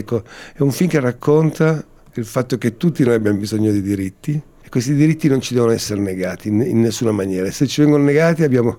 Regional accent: Polistena, Calabria, Italy; born there; No, dove io sono nato? Io sono nato a Polistena, appunto.

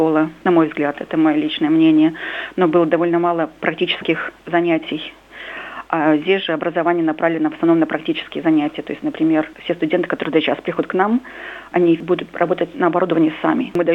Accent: Western Belarus, Belarus; born there; Я вообще родилась в Беларуси, в крохотном городке в Западной Беларуси, где всего две школы-то было.

